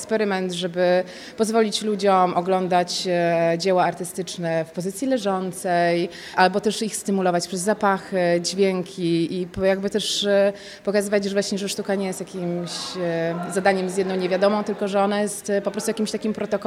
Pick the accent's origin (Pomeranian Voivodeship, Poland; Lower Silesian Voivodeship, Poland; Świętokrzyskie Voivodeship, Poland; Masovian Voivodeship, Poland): Lower Silesian Voivodeship, Poland; Złoty Stok; Sama pochodzę z małej miejscowości, ze Złotego Stoku. To jest zaraz właśnie przy całym takim epicentrum zdrojowym